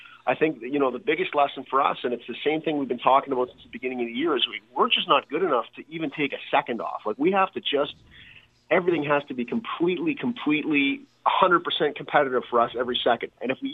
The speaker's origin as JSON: {"language": "English", "town": "Toronto", "region": "Ontario", "country": "Canada", "tie": "born or raised there", "said": "I grew up in Toronto"}